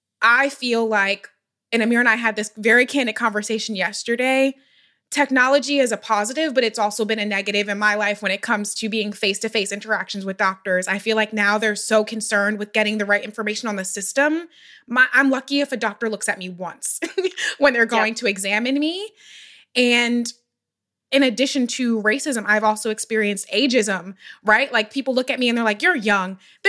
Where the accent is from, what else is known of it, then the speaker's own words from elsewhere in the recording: Philadelphia, Pennsylvania, United States; I'm from Philadelphia and how hard it is for me even now to find a doctor that is nearby